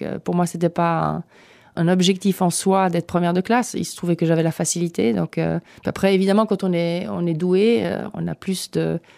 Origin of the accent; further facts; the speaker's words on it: Chêne-Bougeries, Geneva, Switzerland; born there; Mon papa est anglo-américain, de mère anglaise, de père américain, et ma mère est prussienne, dont je suis très fière. Et moi, je suis née à la Gradelle, Chêne-Bougerie